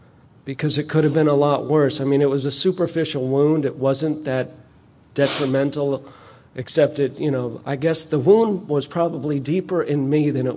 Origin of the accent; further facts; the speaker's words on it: Nashville, Tennessee, United States; I'm an alcoholic from Nashville, Tennessee